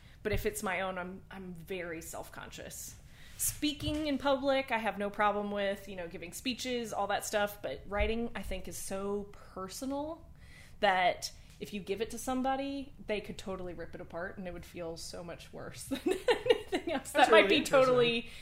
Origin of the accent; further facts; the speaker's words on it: California, United States; Sorry, I'm from California originally, and so I have a deep-seated, like...